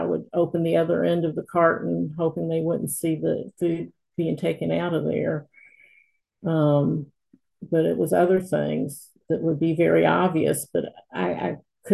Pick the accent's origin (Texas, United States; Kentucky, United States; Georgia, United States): Kentucky, United States; Louisville; I'm from Louisville, Kentucky.